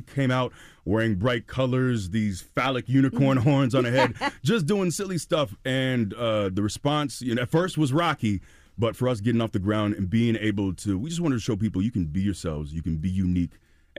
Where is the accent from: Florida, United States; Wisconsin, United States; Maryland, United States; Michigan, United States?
Florida, United States; I grew up in Florida, so I was a big WCW guy.